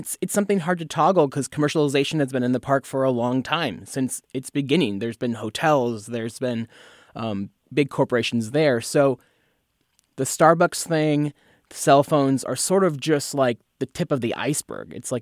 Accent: Fresno, California, United States; because we grew up in Fresno, the Fresno area

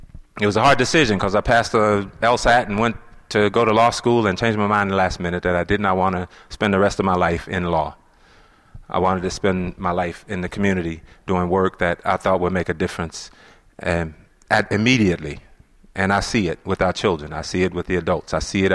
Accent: Tennessee, United States; Dr. King was an example for me because I grew up in Tennessee and he was in Memphis when I was a little boy.

